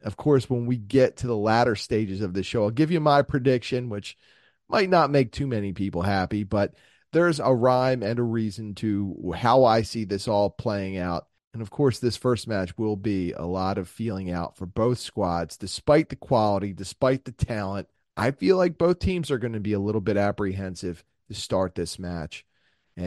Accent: Philadelphia, Pennsylvania, United States; as you know, I'm from Philadelphia

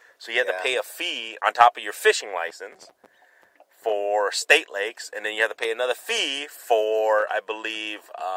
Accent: Iowa, United States; dude, I'm from Iowa, dude.

